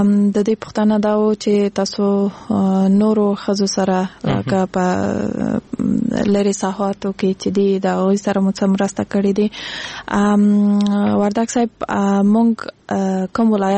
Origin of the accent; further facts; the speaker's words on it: Kandahar, Afghanistan; now in Kabul, Afghanistan; زه خپل د کندهار د ولایت یم او ما تحصیل د حقوق په بخش کې کړی دی د امریکایانو پانتون کې دلته په کابل کې